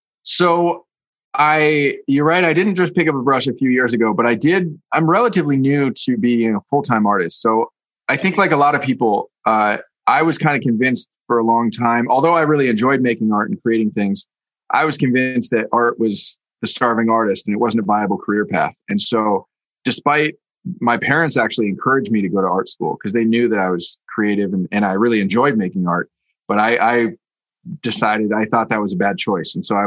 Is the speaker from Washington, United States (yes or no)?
no; California, United States; I grew up in the Bay Area, going to Oakland A's games as a kid, season tickets with my dad